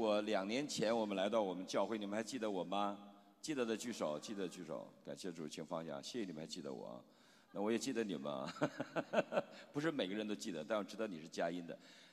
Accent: China

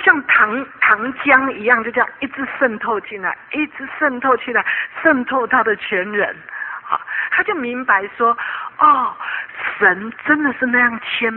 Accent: China; 只是我们中国人呢一直没有正确的来培养情感

